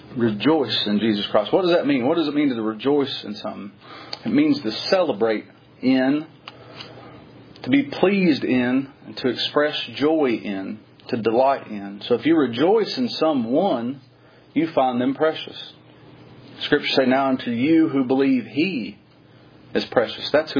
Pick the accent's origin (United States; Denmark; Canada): Canada; oh, no, I'm Canadian.